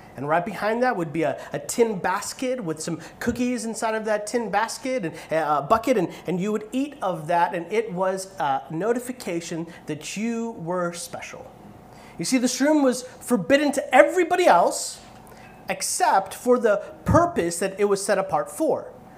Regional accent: Chicago, Illinois, United States; So my parents immigrated from India. We landed in Chicago. I would argue the greatest city in the United States.

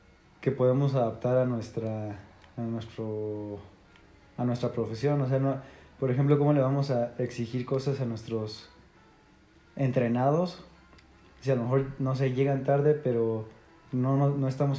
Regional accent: Mexico; yo como mexicano esperaría que pudiera estudiar tranquilo

